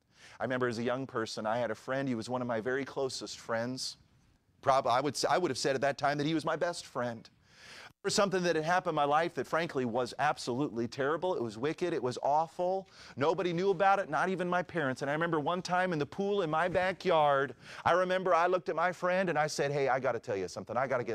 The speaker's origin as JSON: {"language": "English", "town": "Pennsauken", "region": "New Jersey", "country": "United States", "tie": "born or raised there", "said": "I was sitting in the nursery of the church I grew up in Pensauken, New Jersey."}